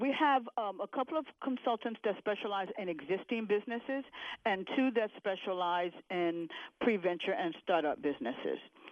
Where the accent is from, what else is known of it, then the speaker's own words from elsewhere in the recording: Philadelphia, Pennsylvania, United States; I'm from Philadelphia.